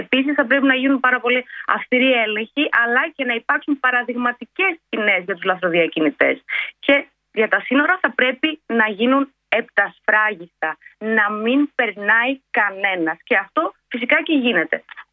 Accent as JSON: {"language": "Greek", "region": "Eastern Macedonia and Thrace", "country": "Greece", "said": "Εγώ κατάγομαι από τον Εύρο"}